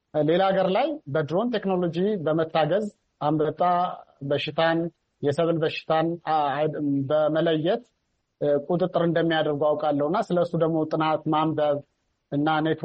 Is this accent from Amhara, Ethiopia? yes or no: yes; Anewari, Amhara, Ethiopia; መሬት ተከራይቼ ለአንድ ሄክታር ተከራይቼ እዛው ተወልጄ ያደግኩበት ከተማ አነዋሪ ከተማ የምችለውን ያክል እዛ መሬት ላይ ለአርሶ አደሮቹ የሚጠቅም ለየት ያሉ ቴክኖሎጂዎችን